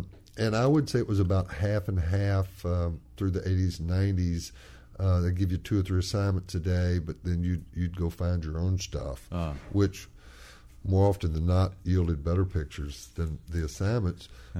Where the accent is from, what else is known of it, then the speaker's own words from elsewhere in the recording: Shelbyville, Tennessee, United States; I grew up in Shelbyville, Tennessee, which is Tennessee walking horse country.